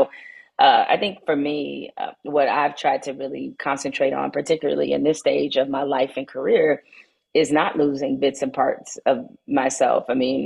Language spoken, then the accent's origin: English; Detroit, Michigan, United States; growing up in Detroit, growing up in poverty